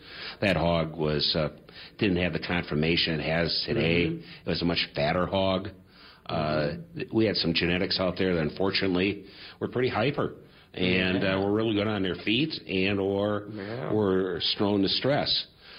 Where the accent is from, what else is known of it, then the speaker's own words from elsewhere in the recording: Brookfield, Wisconsin, United States; also born or lived in Milwaukee; Well, I'm a suburban kid. I was born in Milwaukee. Age 2, we moved to Brookfield.